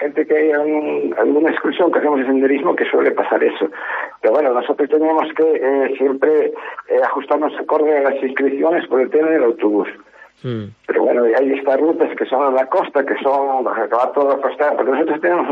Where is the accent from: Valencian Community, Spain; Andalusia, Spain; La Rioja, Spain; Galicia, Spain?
Galicia, Spain; en el Ayuntamiento de Xoel, de donde soy yo